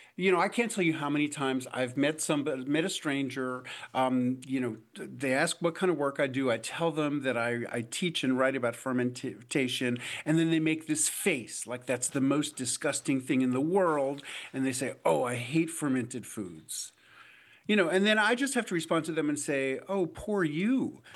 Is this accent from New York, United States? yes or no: yes; New York City, New York, United States; I grew up in New York City as the grandchild of immigrants from Eastern Europe.